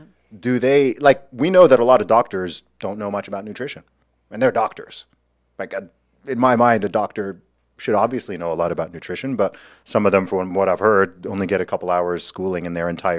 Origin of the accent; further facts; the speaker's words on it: England, United Kingdom; I'm not from the USA. I'm from England.